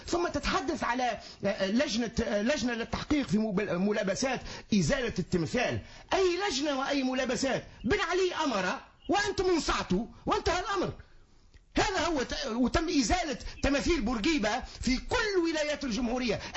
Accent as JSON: {"language": "Arabic", "country": "Tunisia", "tie": "born or raised there", "said": "ولكن أنا تونسي تربيت، بورقيبة قراني في المدارس، بورقيبة بناء الدولة، وأنا تونسي وذاك زعيمي."}